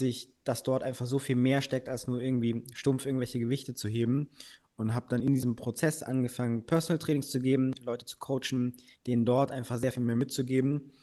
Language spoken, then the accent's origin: German; Bamberg, Bavaria, Germany; in meiner Kleinstadt Bamberg, wo ich herkomme